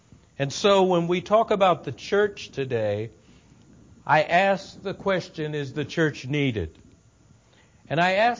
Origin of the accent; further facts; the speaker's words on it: Glendale, Arizona, United States; I'm from Glendale, Arizona. I tell people one of our larger suburbs is Phoenix. We're in the Phoenix metropolitan area.